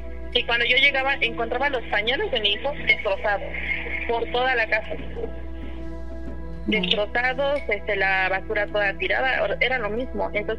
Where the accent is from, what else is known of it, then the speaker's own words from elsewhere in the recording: Guerrero, Mexico; cuando yo tenía como 6 años, yo soy de Guerrero.